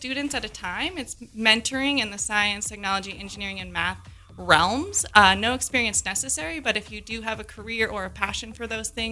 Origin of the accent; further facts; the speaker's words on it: Harrison, Montana, United States; now in Great Falls, United States; I'm not. I'm originally from Harrison, Montana, down by Bozeman-ish. I've been here since 2015.